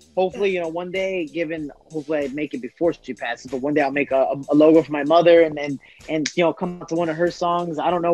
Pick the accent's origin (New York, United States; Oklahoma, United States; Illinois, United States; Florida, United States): Illinois, United States; Chicago; moved away; just because I'm a Chicagoan. I haven't fought Chicago in almost 7-8 years now, since I believe 2010.